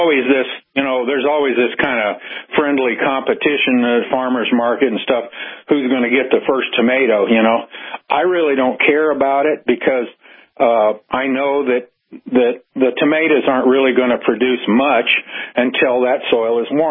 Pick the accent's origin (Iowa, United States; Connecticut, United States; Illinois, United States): Iowa, United States; I'm from Iowa originally, and a lot of my cousins are big farmers, big time.